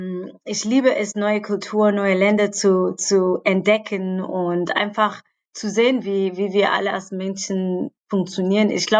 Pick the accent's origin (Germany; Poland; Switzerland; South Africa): South Africa; German is a second language; Aber dann bin ich in meiner Heimat, Südafrika